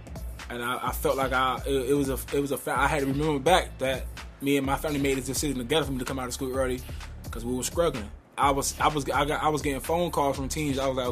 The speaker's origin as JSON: {"language": "English", "town": "Miami", "region": "Florida", "country": "United States", "tie": "born or raised there", "said": "I was born and raised in Miami, Florida."}